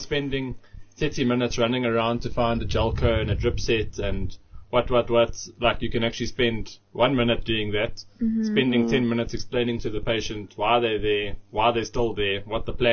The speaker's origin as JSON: {"language": "English", "country": "South Africa", "said": "we can, as a South African society, like, we can find a way to deliver quartz to people's homes"}